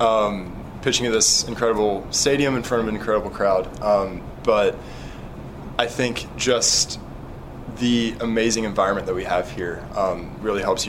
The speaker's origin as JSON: {"language": "English", "town": "Nashville", "region": "Tennessee", "country": "United States", "tie": "born or raised there", "said": "Born and raised in Nashville, and I just think it's one of the best cities in the country."}